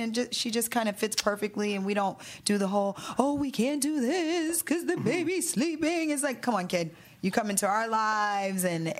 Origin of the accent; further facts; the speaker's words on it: the South, United States; even though we're from the South.